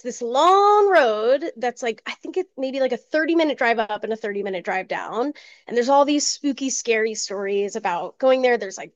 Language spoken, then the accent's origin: English; New Jersey, United States; so I'm from Jersey, which we have the Jersey Devil and we have a bunch of things that are spooky scary over there.